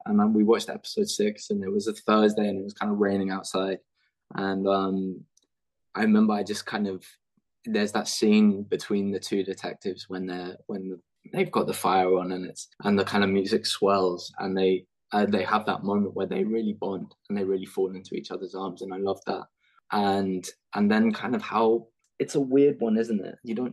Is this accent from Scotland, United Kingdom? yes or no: no; London, United Kingdom; because I'm from London